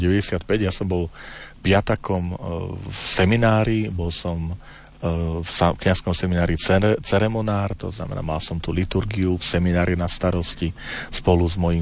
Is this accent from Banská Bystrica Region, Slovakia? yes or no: no; Žilina Region, Slovakia; pochádzam z Oravy. Orava je dosť vzdialená od Levoče, takže celkom potom pochopiteľne, keď som bol malý chlapec, nechodíval som do Levoče.